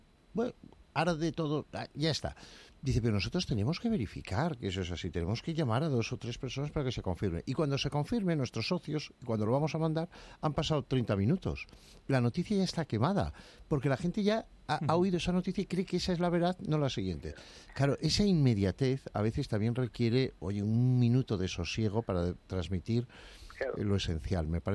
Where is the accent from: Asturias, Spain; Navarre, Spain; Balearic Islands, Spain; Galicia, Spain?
Navarre, Spain; Estella; que además es de mi pueblo, de Estella, de Navarra